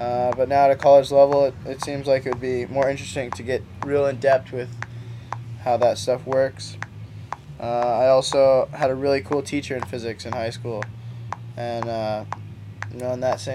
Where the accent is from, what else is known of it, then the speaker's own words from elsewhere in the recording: Imperial Beach, California, United States; I grew up in Imperial Beach, California. I've lived there my entire life, 19 years.